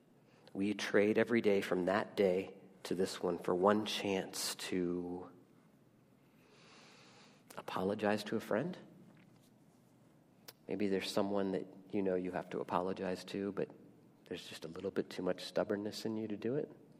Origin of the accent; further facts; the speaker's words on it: England, United Kingdom; well, I'm English